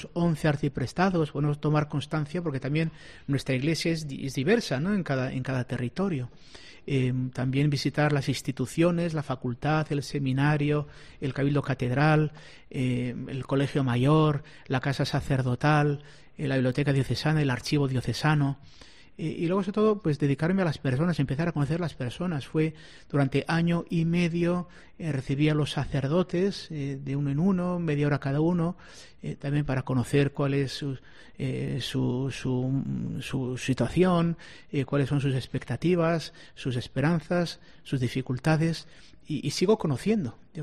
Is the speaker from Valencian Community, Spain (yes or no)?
no; Bilbao, Basque Country, Spain; now in Córdoba, Spain; después de 12 años en Bilbao, donde es mi tierra de origen y, por tanto, en ese aspecto lo conocía más vitalmente, aunque es cierto que al haber vivido tanto mi vida de estudiante como después la vida sacerdotal fuera de Vizcaya